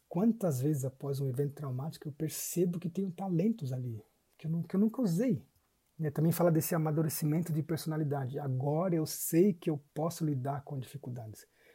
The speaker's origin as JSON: {"language": "Portuguese", "region": "São Paulo", "country": "Brazil", "tie": "born there", "said": "na Monte Azul, onde eu nasci."}